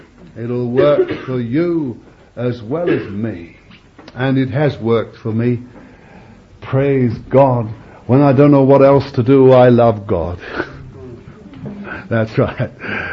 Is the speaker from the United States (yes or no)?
no; Bethnal Green, London, United Kingdom; he was a real old Londoner. You can tell I am. When I really get going, everybody knows I was born in Bethnal Green.